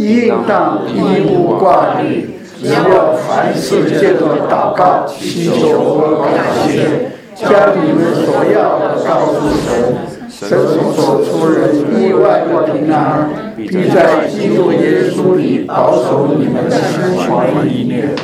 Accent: Hong Kong; 这个，我是从香港过来

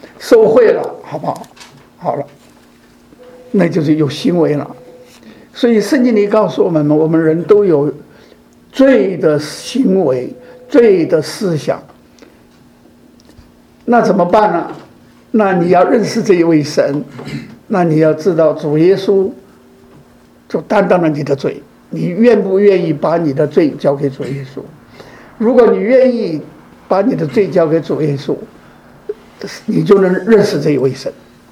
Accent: China; 我们中国人有一句话，怨人穷不怨人富，对不对？

